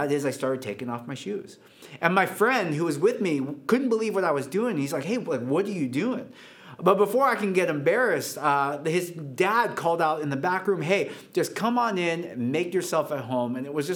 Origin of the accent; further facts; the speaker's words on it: United States; born there; And so my wife, that's, again, I was born in America, but I didn't have the same experience of America.